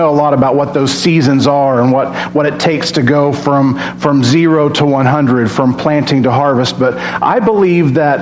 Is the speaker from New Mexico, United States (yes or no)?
yes; Lovington, New Mexico, United States; We're from Lovington. I share that with you in confidence. As long as you don't spread rumors about me and tell everyone that I'm from Lovington, it's okay.